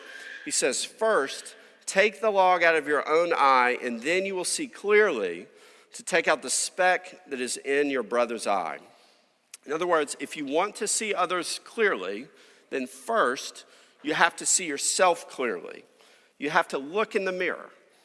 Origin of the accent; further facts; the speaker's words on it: Tennessee, United States; many of you know I'm from Tennessee, I'm a Volunteers fan.